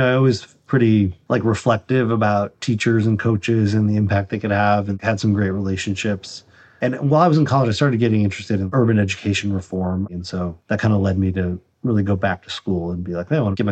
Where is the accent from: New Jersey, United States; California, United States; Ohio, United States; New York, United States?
New York, United States; Pittsford; I'm originally from upstate New York, just outside of Rochester, a town called Pittsford.